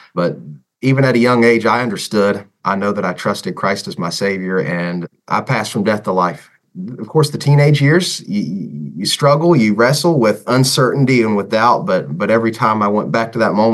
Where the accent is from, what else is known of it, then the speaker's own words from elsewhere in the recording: Huntington, West Virginia, United States; Well, we learned really, really quick in Huntington that Marshall football is everything.